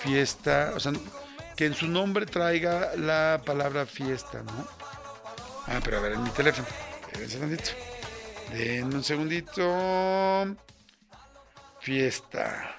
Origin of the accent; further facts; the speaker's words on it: Mexico; O sea, así o más fiesta es somos los mexicanos.